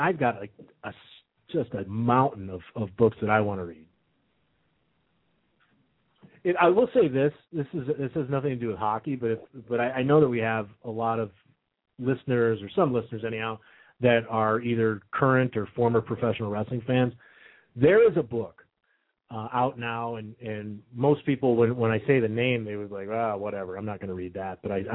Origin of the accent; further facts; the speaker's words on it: Chicago, Illinois, United States; as a kid growing up in the Chicago Stadium and watching those guys